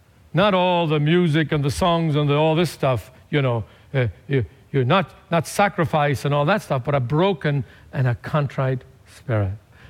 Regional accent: Ireland

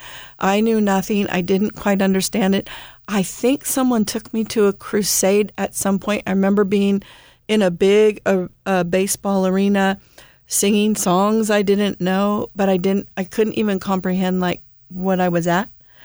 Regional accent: Carson, California, United States; I grew up in Carson, which is another story we'll get into.

